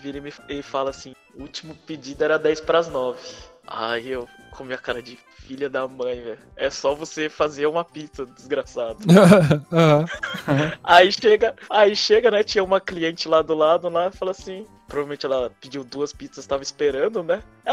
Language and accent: Portuguese; São Paulo, Brazil; como paulistano que tem boas ideias, ou ideias bem criativas